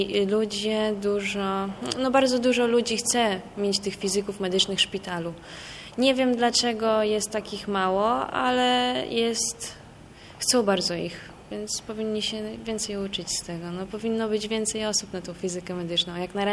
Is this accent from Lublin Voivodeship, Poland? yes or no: yes; Lublin Voivodeship, Poland; Jestem z Lubelszczyzny.